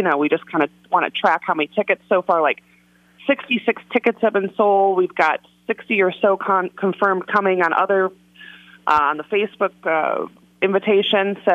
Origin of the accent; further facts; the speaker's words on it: Chicago, Illinois, United States; I come from Chicago, okay?